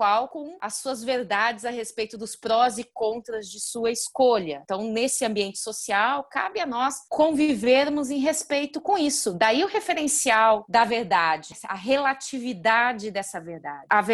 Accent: Mato Grosso, Brazil; moved away as an adult; now in São Paulo, Brazil; Eu sou mato-grossense, eu vim para São Paulo em 98 para cursar o mestrado

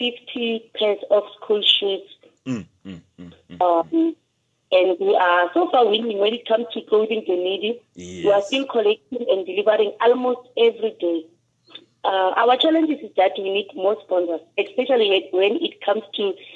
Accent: Soshanguve, Gauteng, South Africa; As Andisa has said, I'm very well known as … I'm 33 years old. I was born and bred in Soshanguve. Currently residing in Social Media Blog BJ.

